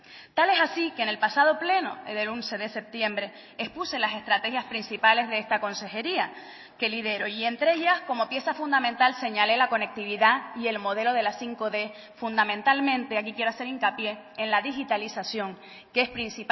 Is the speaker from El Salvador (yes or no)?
no; Canary Islands, Spain; como somos en Canarias